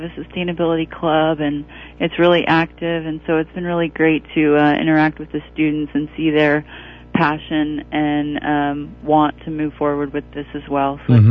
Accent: Illinois, United States; Well, I grew up in Illinois, and I went to school in a few different places, California, Colorado, eventually made my way back to Illinois

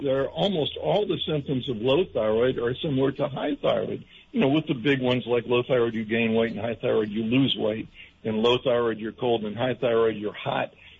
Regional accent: Kentucky, United States; since I'm from Kentucky and we are all about horses here

